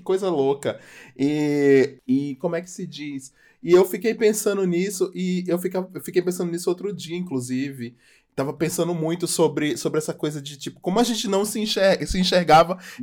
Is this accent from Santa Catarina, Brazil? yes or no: no; Pernambuco, Brazil; Mas eu sou de Pernambuco, então eu não fui pra túnel.